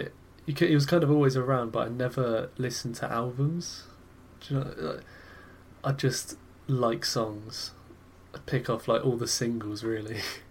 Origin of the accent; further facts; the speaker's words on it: United Kingdom; I'm from the United Kingdoms.